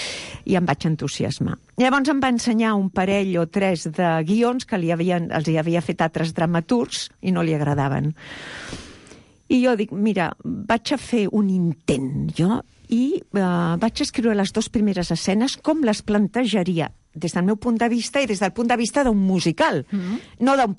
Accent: Catalonia, Spain; i jo, que sóc catalana.

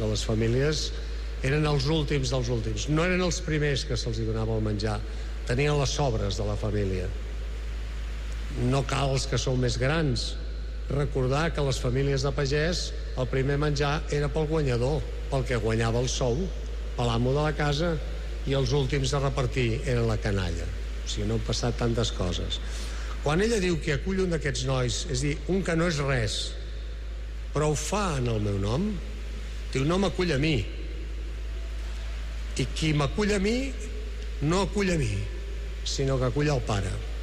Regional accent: Barcelona, Catalonia, Spain; com a bons barcelonins

